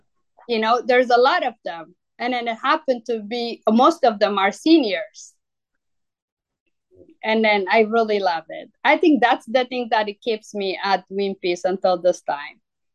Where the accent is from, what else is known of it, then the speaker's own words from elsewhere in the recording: Ethiopia; English is a second language; And then I always telling them, no, I'm from Ethiopia and this and that.